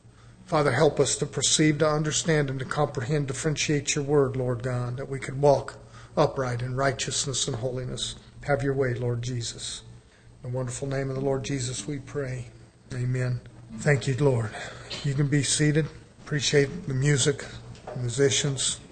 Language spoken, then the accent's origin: English; United States; I can speak as an American. I can say we Americans are spoiled people.